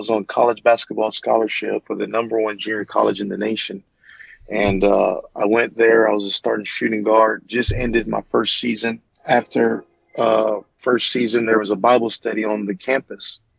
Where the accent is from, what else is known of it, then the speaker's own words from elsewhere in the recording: Lafayette, Louisiana, United States; But I was born and raised in Louisiana, born in Eunice, Louisiana, raised in Lafayette, Louisiana.